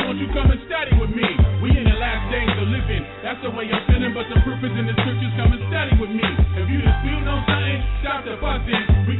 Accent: Tacoma, Washington, United States; I'm from Tacoma and always seeking the fellowship

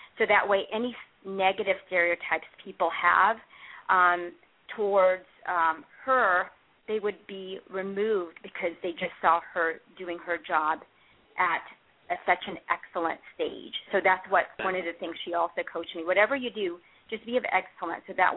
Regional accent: Philippines; So I'm a Filipino woman, and for the longest time growing up, there were many people who looked like me.

